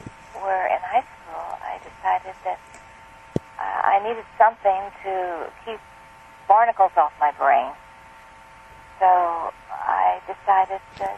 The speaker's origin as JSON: {"language": "English", "town": "St. Louis", "region": "Missouri", "country": "United States", "tie": "born or raised there", "said": "In the Midwest, St. Louis."}